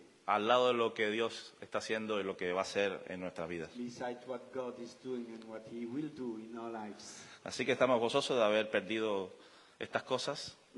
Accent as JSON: {"language": "Spanish", "country": "Cuba", "moved": "as an adult", "lives_now": "Spain", "said": "Cuando salimos de Cuba para ser misioneros en España"}